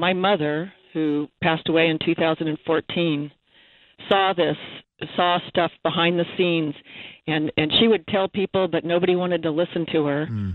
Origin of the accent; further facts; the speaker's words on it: Whittier, California, United States; everything that I knew and growing up in Whittier, everything is upside down and backwards